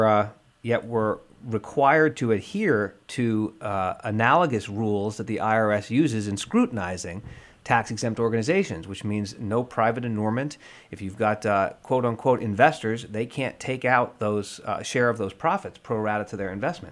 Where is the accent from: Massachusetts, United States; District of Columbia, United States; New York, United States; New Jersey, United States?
Massachusetts, United States; also born or lived in California; I'm originally from Massachusetts, had lived on the West Coast in California for a number of years